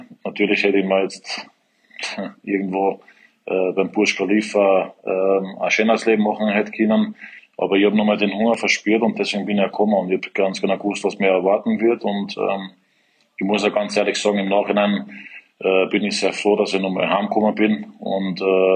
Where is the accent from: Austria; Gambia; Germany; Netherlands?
Austria; Wels, Upper Austria; born there; ich bin ein gebürtiger Wölser, war in der Linzer Akademie